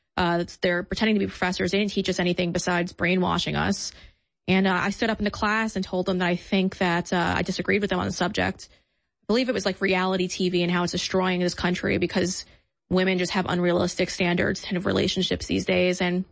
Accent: New York, United States; I mean, obviously, like I said, I come from New York, and to see how it's infiltrated in the public schools there is pretty upsetting in itself.

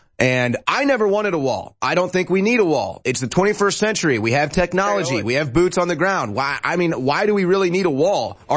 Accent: St. Louis, Missouri, United States; But what I think is going to be the big story tonight is what's happening in my hometown of St. Louis.

